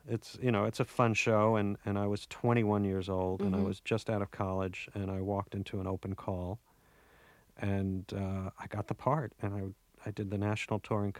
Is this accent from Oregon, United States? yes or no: no; Oceanside, New York, United States; And I'm from Oceanside, Long Island